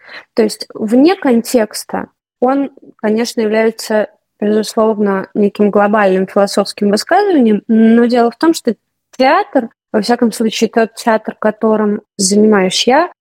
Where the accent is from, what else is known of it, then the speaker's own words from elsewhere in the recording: Moscow, Russia; also born or lived in Saint Petersburg; мы росли в Москве и Петербурге